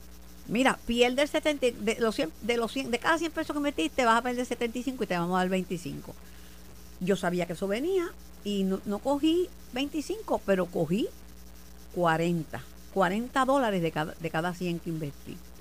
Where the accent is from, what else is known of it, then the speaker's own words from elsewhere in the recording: Puerto Rico; y lo hice a conciencia, porque soy puertorriqueña